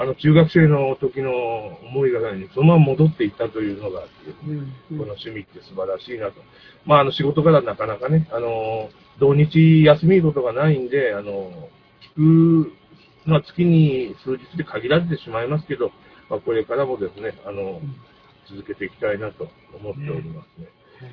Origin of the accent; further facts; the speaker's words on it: Hiroshima, Japan; 広島の方でですね、私の地元の。